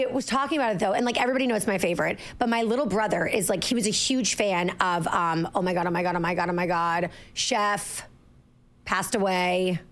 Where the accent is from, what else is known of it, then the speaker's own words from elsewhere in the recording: New York City, New York, United States; from Instagram Shop with Caroline and host of Coming In Hot. This tough New Yorker, who swore she would never depend on a man